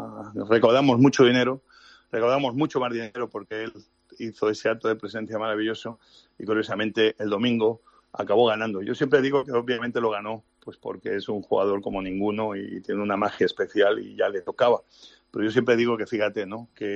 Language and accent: Spanish; Catalonia, Spain; also born or lived in Asturias; Yo crecí en Cataluña. Yo mi edad de niño adulta la viví aprendiendo catalán y viviendo en una Cataluña maravillosa